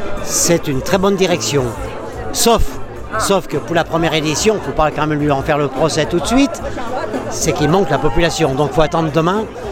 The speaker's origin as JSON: {"language": "French", "town": "Saint-Laurent-du-Pont", "region": "Auvergne-Rhône-Alpes", "country": "France", "said": "Saint-Laurent-du-Pont."}